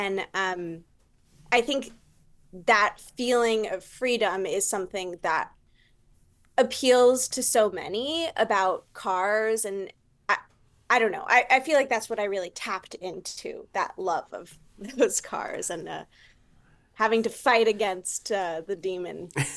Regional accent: Paris, Île-de-France, France; also born or lived in New York; now in Los Angeles, United States; I mean, we both came from big cities. I grew up in Paris, so even less of a driving city than New York.

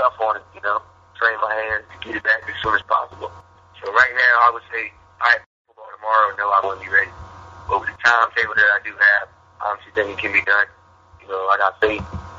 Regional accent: Fort Lauderdale, Florida, United States; we're from Fort Lauderdale, Florida. We can actually do this.

